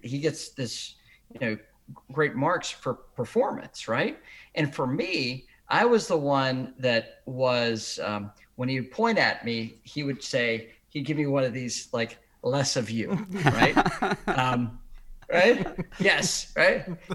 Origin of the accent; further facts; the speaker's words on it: North Carolina, United States; And so, I'm born and bred in Gaston County and grateful for my experience at Ashbrook.